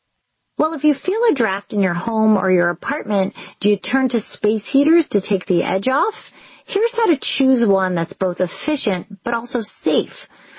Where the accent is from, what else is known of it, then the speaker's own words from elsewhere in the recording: New York, United States; maybe it's just because, you know, I'm a New Yorker.